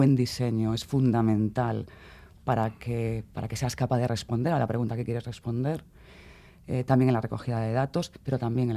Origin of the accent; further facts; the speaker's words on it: Galicia, Spain; soy gallega